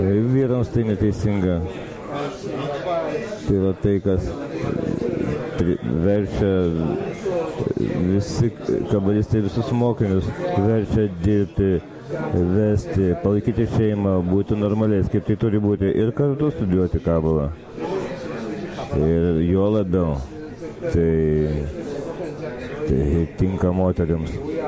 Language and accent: Lithuanian; Irkutsk, Irkutsk Oblast, Russia; aš esu iš Irkutsko.